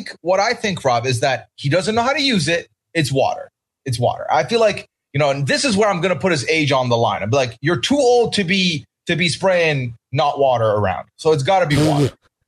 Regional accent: Dubai, United Arab Emirates; So I grew up in Dubai. And in Dubai, it is pretty much customary

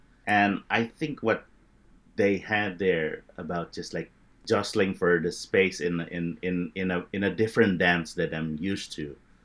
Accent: Indonesia; English is a second language; I think growing up in Indonesia, that is a part of life in Indonesia as well.

